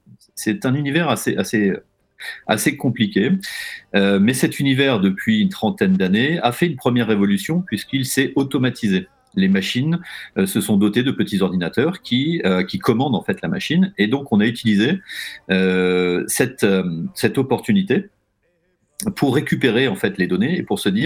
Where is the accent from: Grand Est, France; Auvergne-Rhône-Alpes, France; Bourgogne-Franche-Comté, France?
Auvergne-Rhône-Alpes, France; Chamalières; also born or lived in Clermont-Ferrand; moi, je suis né en Auvergne, à Chamalières. J'ai fait un premier parcours jusqu'au bac à Clermont-Ferrand, principalement à Jeanne d'Arc.